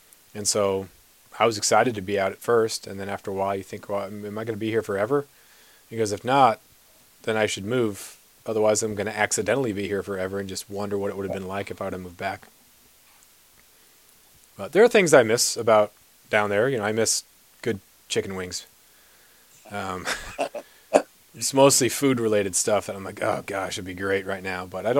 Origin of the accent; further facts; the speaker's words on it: Alaska, United States; We moved up to Alaska when I was 5. My parents got teaching jobs.